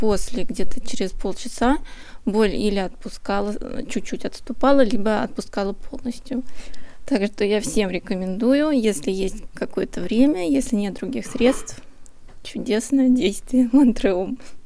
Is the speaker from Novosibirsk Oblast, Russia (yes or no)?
no; Moscow, Russia; я из Москвы, это моя вторая випассана